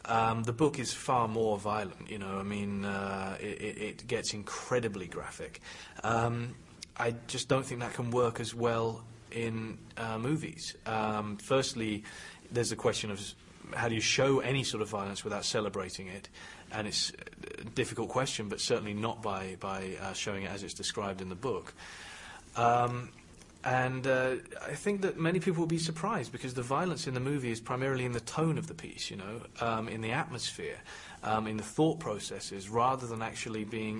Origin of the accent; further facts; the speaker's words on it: United Kingdom; me being British, because I would have an understanding of the whole class system